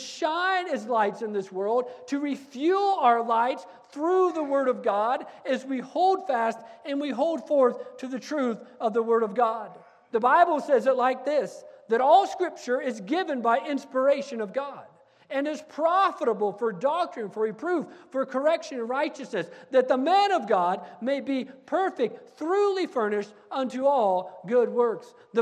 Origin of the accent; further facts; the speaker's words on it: United States; I was a missionary kid growing up on the Navajo Indian Reservation, and by the time I'd spent a lot of my life there, I was completely done living as a missionary kid.